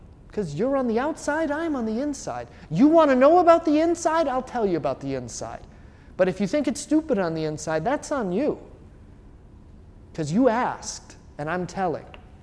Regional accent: Scotland, United Kingdom; Besides, I'm not Italian, I'm Scottish.

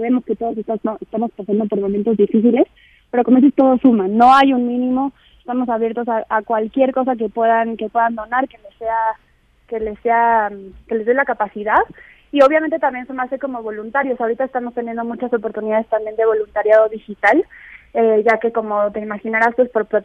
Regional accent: Mexico; esperamos que como sociedad mexicana

